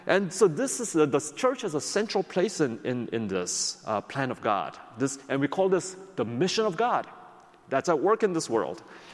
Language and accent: English; Philadelphia, Pennsylvania, United States; In my hometown of Philadelphia, you walk down the street and there's a church building on every corner.